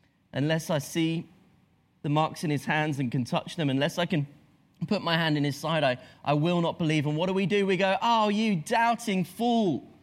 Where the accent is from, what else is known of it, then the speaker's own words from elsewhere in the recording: England, United Kingdom; As an English football fan, this happens to me every 4 years when the World Cup rolls around.